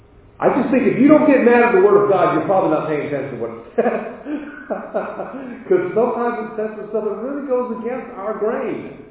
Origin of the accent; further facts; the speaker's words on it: United States; I'm asking you this question because I'm an American